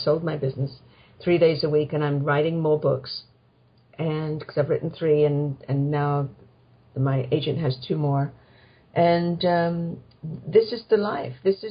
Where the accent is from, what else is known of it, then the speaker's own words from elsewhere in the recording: England, United Kingdom; now in Canada; Well, growing up in England, you know, we do believe in things like fairies at the bottom of the garden and ghosts and stuff like that.